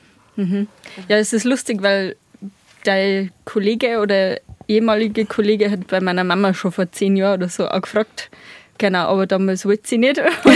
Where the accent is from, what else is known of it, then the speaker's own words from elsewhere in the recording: Bavaria, Germany; ich bin aus dem Landkreis Passau, nördlicher Landkreis